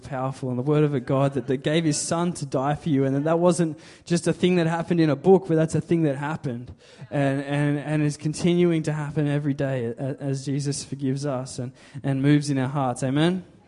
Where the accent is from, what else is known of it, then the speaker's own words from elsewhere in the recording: Australia; I'm defined by being an Australian, by being a 20-something young male, by having gone to uni